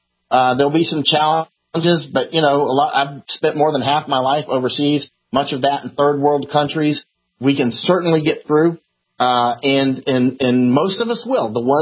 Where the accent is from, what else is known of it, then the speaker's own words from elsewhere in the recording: Florida, United States; also born or lived in California, United States; Of course, I grew up in Florida, but I went to school in California, and I've been all over that state.